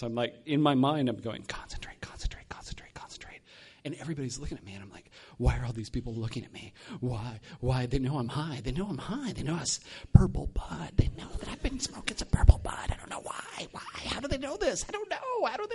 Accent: Laramie, Wyoming, United States; I'm from Laramie, Wyoming. Most of you think I just said Miami, but I said Wyoming.

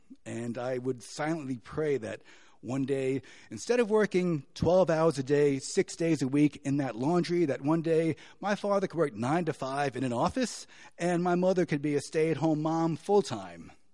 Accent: Flushing, New York, United States; growing up in Flushing at that time, we were one of the few Asian families there.

